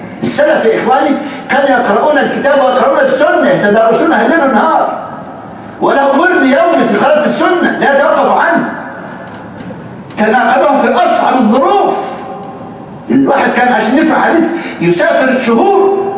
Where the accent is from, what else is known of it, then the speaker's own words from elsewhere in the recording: Egypt; بل كان عندنا في مصر الملك فاروق إذا حدثت حرب كان يجمع العلماء